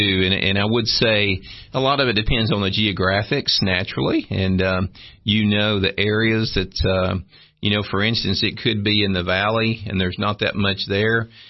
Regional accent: United States; I grew up in Van Buren County. My mom and dad, you know, we moved back there, you know, to help take care of family. And, I grew up, you know, up there in the 80s

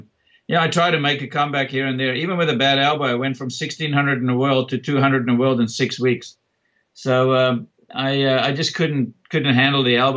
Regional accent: South Africa; now in United States; It was difficult to be in America as a South African, and then it was difficult sometimes to even go back to South Africa after I became a South African citizen.

